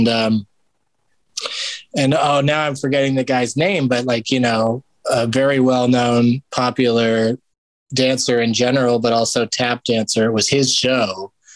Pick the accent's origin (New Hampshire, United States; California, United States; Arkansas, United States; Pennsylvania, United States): California, United States; San Diego; So I would go there a lot when I grew up in San Diego.